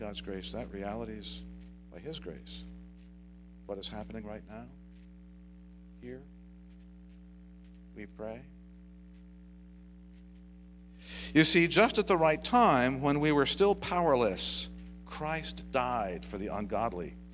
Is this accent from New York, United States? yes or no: no; Connecticut, United States; I grew up in Connecticut, and he's buried there along with my mom.